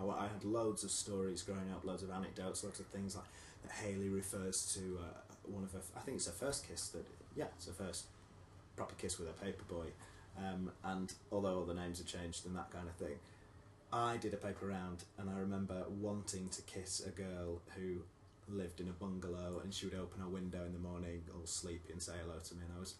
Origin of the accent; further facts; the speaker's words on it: England, United Kingdom; accent: northern; So you can still hear it in my accent, you know. I speak to my mum and I go even more northern, and it's just part of me.